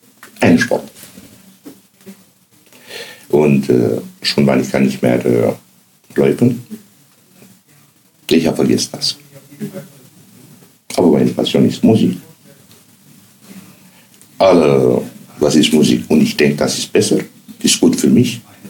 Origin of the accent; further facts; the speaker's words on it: Romania; German is a second language; moved away as an adult; also born or lived in Spain; Ich bin geboren in Rumänien. Ich habe gelebt bis am 33 Jahre in Rumänien, dann 15 Jahre in Spanien.